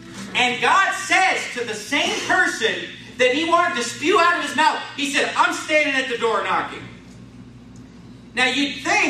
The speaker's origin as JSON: {"language": "English", "region": "California", "country": "United States", "tie": "born or raised there", "lives_now": "Arizona, United States", "said": "Now, here in Arizona, and I grew up in California, we do not use the word supper."}